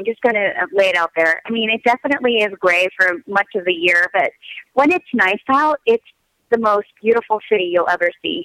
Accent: Connecticut, United States; also born or lived in New York / Indiana; now in Seattle, United States; I was born and raised in Connecticut, actually.

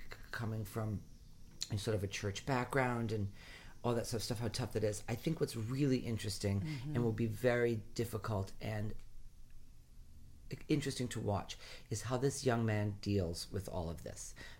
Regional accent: Rhode Island, United States; I grew up in Rhode Island, which is supposed to be this, like, Yankee, you know, liberal New England.

